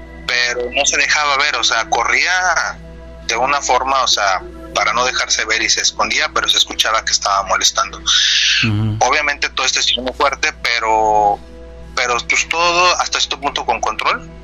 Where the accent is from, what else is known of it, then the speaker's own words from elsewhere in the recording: Cerro Azul, Veracruz, Mexico; now in Tampico, Mexico; Cerro Azul es chiquito, ahí es donde yo literalmente ahí crecí, digo, yo soy de México, soy de nacimiento en México, como hasta los 7-9 años, me mudo a Cerro Azul, desde esa edad hasta la etapa de comenzar la universidad, ya fue que me mudo aquí a Tampico